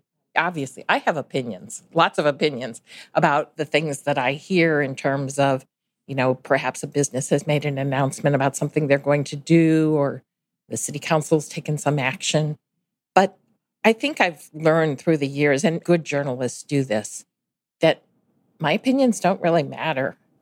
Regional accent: St. Louis, Missouri, United States; I grew up in St. Louis, Missouri, and had an opportunity to go back to St. Louis to work

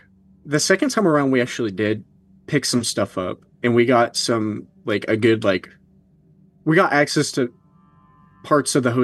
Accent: Arkansas, United States; growing up in Arkansas, people talk about the Crescent nonstop.

